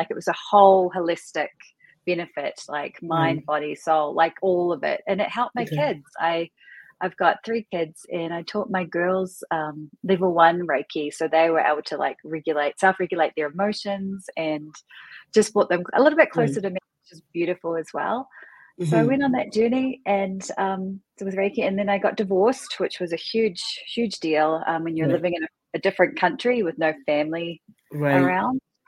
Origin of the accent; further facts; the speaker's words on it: New Zealand; So I'm originally from New Zealand. If you've heard the term Kiwis